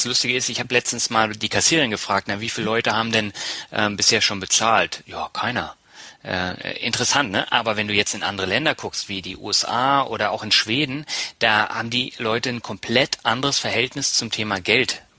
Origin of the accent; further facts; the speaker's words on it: Berlin, Germany; also born or lived in Lübeck; ich bin ja nicht in Norddeutschland groß geworden. Ich bin zwar hier geboren, aber ich bin in Berlin groß geworden.